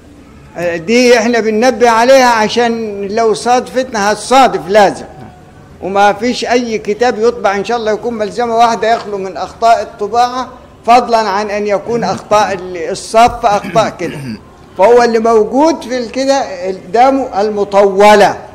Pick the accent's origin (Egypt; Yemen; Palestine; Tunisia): Egypt; إحنا ناس مصريين ما بيقروش ورش إلا للتعلم